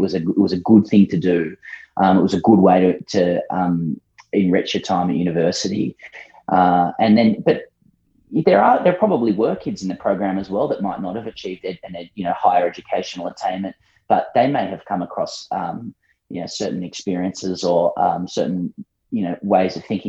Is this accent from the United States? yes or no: no; Sydney, New South Wales, Australia; I'm born and bred in Sydney.